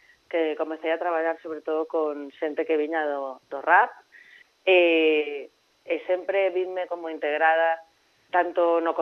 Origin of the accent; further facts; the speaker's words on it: Vigo, Galicia, Spain; also born or lived in Moaña; Eu criei-me en Vigo, estudié en Vigo, todo, fixen a miña carreira. Comecei nas rúas de Vigo